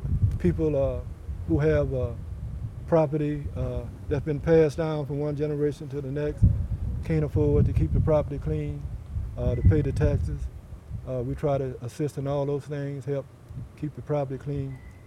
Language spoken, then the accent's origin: English; Africatown, Alabama, United States; Well, we come from Africa Town. At least I do. My wife comes from Whistler, which is 3 miles away.